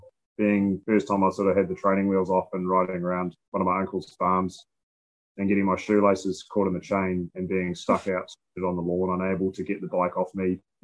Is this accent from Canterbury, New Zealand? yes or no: no; Auckland, New Zealand; Like, I grew up in Auckland, which has a lot of traffic